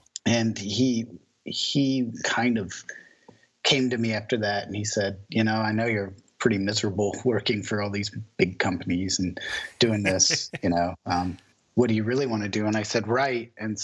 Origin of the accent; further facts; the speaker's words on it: Louisville, Kentucky, United States; when I did my undergrad in my hometown, Louisville